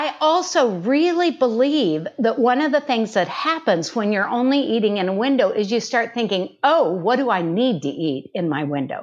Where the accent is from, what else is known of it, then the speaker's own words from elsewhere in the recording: Kansas, United States; No, no, no. I'm a Kansan.